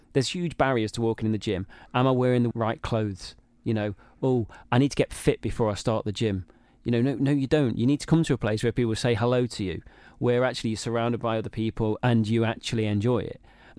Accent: Nottingham, East Midlands, United Kingdom; You know, we're both from Nottingham, getting on the Trent again in January.

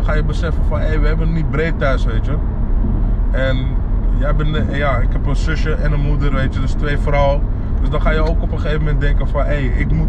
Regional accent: Amsterdam, North Holland, Netherlands; ik ben in Amsterdam Zuidoost opgegroeid. Toevallig, we rijden nu langs waar ik ben opgegroeid.

